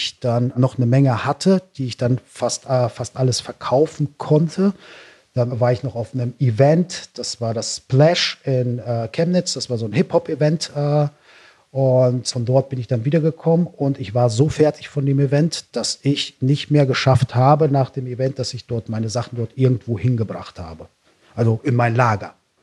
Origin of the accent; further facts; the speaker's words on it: Russia; Mich erstmal orientieren, dann als, ich sag's mal so, als Russe in dem Sinne dann auch dort bei den Russen irgendwie anzukommen